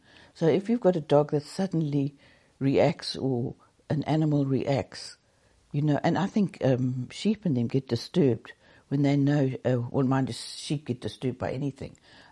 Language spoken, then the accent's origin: English; Johannesburg, Gauteng, South Africa; Now, I grew up in Johannesburg, and we had quite a lot of earth tremors, but that was from mining.